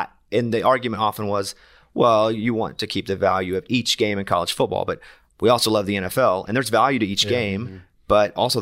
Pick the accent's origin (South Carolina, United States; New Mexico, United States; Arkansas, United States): Arkansas, United States; because I'm from Arkansas. It's what we had. It's all we had was University of Arkansas.